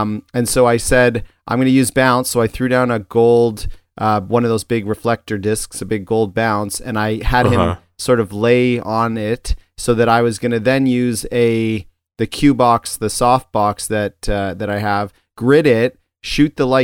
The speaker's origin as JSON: {"language": "English", "region": "Ontario", "country": "Canada", "tie": "born or raised there", "said": "I grew up in Ontario"}